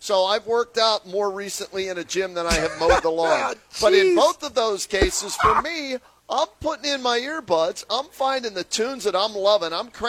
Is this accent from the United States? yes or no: yes; Springdale, United States; Oh, when I grew up in Springdale, I mowed the front yard and the backyard.